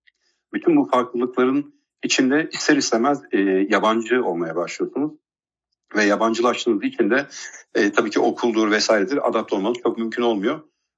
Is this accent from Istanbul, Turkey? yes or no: no; Kars, Turkey; 1976 yılında Kars'ta bir toprak damlı bir evde doğmuşum ben. O Anadolu'nun çorak toprakları birazcık daha nasıl diyeyim, hani yoklukla birazcık harmanlanmıştır. Orada çok güzel bir çocuklukla başladı her şey.